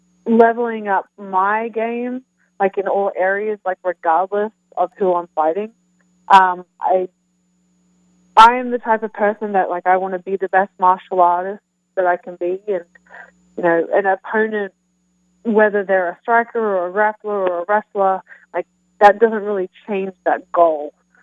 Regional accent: Australia; now in Kansas City, United States; I am have a funny accent. I'm from Australia, and I live in Kansas City now.

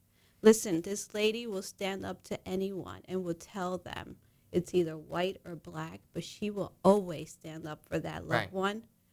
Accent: Brooklyn, New York, United States; I'm from Brooklyn, New York. So I went to kindergarten on my own, 3 blocks in Brooklyn, alone.

